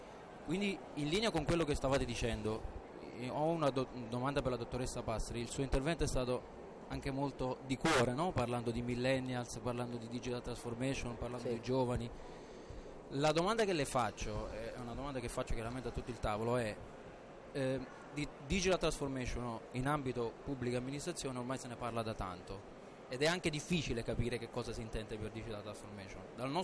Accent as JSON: {"language": "Italian", "region": "Campania", "country": "Italy", "lives_now": "Milan, Italy", "said": "io sono campano anche se vivo a Milano"}